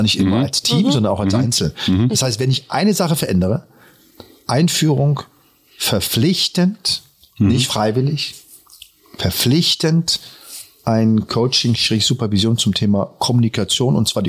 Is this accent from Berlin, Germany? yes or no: yes; Berlin, Germany; born or raised there